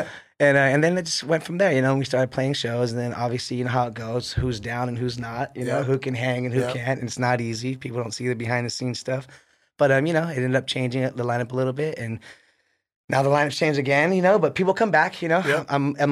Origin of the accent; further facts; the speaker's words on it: Hermosa Beach, California, United States; now in Torrance, United States; Hermosa Beach, Manhattan Beach, South Bay Area. I live in Torrance now, though.